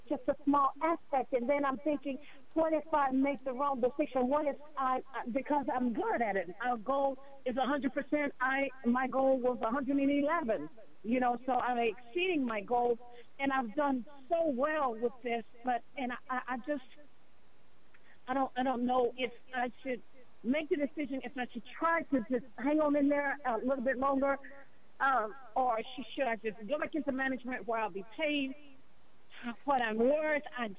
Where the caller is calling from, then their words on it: North Carolina, United States; I'm calling from North Carolina.